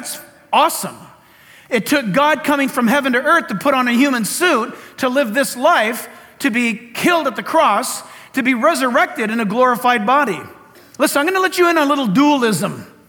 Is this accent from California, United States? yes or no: yes; California, United States; Because I grew up laying on that thing and scooting myself around and down the driveway of our house growing up in Orange County.